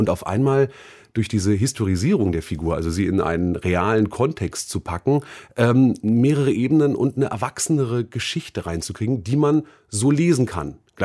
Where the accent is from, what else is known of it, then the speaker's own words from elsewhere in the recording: Berlin, Germany; wir Berliner